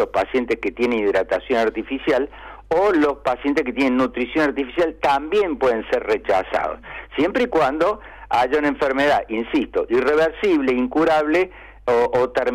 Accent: Córdoba, Argentina; Soy de la X de Córdoba.

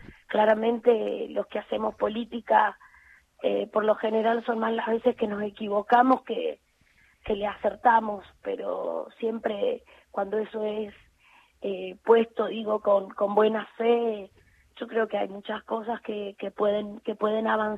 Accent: Pinto, Santiago del Estero, Argentina; soy de la ciudad de Pinto, un pueblito que queda al sudeste de la provincia, de mi provincia, y sí, soy hija de Emilio

